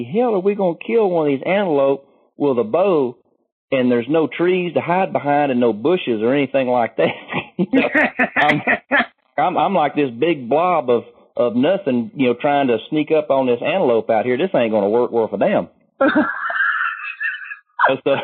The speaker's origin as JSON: {"language": "English", "region": "Georgia", "country": "United States", "said": "from Northwest Georgia."}